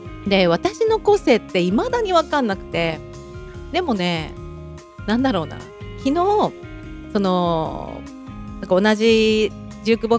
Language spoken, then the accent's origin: Japanese; Nagano, Japan; 私の地元の長野